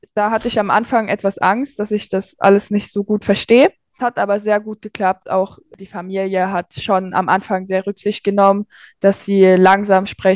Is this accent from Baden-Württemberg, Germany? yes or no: no; Freiberg, Saxony, Germany; ich komme aus Freiberg und ich bin 15 Jahre alt.